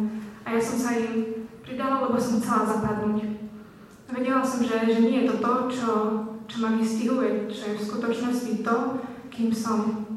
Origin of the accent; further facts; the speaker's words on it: Levoča, Prešov Region, Slovakia; now in Košice, Slovakia; ako už bolo povedané. Pochádzam z Levoče, ale už 6 rok študujem v Košiciach na stavebnej fakulte.